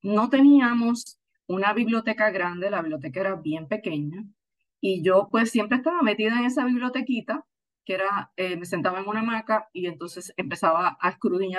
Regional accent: Barranquitas, Puerto Rico; Yo tengo un vínculo muy particular con la naturaleza desde niña porque soy natural de Barranquitas. Crecí en una finca cafetalera

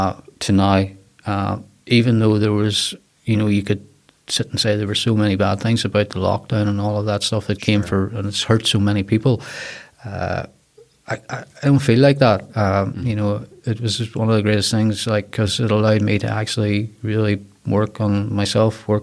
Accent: County Donegal, Ireland; also born or lived in Dublin; I came from a very small village in Donegal, actually. I was born in Dublin, but I grew up in Donegal

